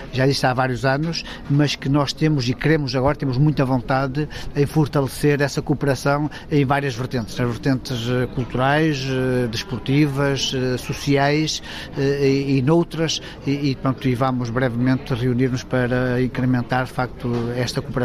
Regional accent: Vila Nova de Cerveira, Norte, Portugal; born there; now in Valença, Portugal; Exatamente, sou natural, nasci em Vila Nova de Cerveira, mas vivo já aqui em Valença há 34 anos.

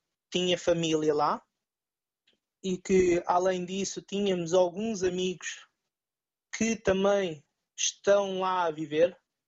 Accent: Portugal; tanto a gente, portugueses, como nós portugueses, falamos e às vezes idealizamos as coisas.

